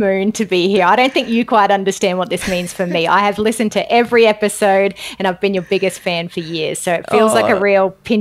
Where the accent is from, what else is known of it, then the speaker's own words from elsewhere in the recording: Australia; accent: Australian; I am very Aussie in the way that I say it.